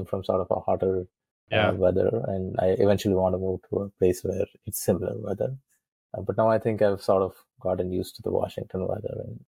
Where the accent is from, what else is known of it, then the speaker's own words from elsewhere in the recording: South India, India; moved away as an adult; also born or lived in Madison, Wisconsin, United States; And so I went from growing up in South India and sort of being in this hot climate to freezing temperatures in Madison, Wisconsin.